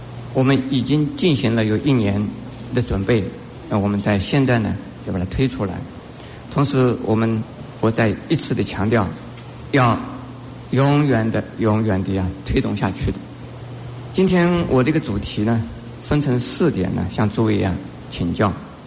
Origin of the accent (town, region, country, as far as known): China